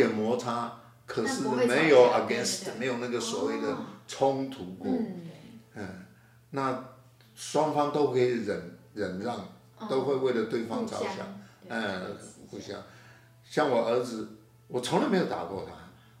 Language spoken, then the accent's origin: Chinese; Hualien, Hualien County, Taiwan; 因为我们从花莲，他是花莲人，花莲我们很熟，他我说你又回，等于回到我们的老家去